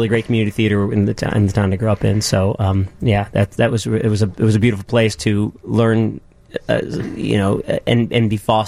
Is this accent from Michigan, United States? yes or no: yes; Marshall, Michigan, United States; Well, I grew up in Marshall, Michigan